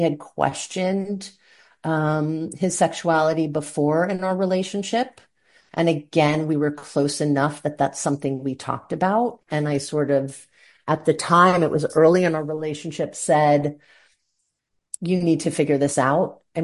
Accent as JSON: {"language": "English", "town": "New York City", "region": "New York", "country": "United States", "said": "We're from New York City, and he was working in DC for a while"}